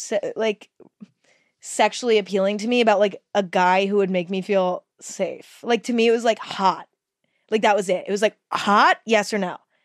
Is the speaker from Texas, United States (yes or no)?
no; California, United States; because I grew up in California, but in Northern California, and it was so different.